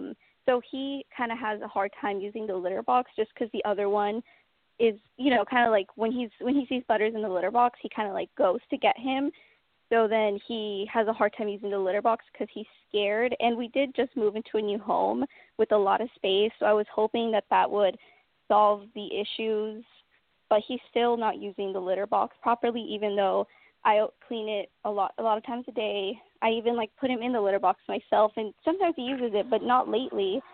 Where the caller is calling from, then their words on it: Bakersfield, California, United States; I'm calling in from Bakersfield, California.